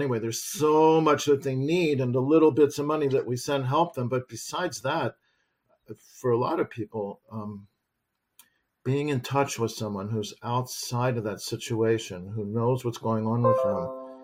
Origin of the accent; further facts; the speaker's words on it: United States; Okay, so I grew up in America in a very, you know, comfortable, reasonably easy life in the late 1960s.